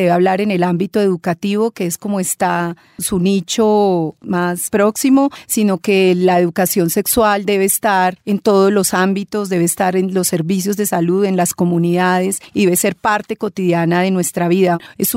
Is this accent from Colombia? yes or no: yes; Colombia; yo creo que como sociedad colombiana y como entidades de gobierno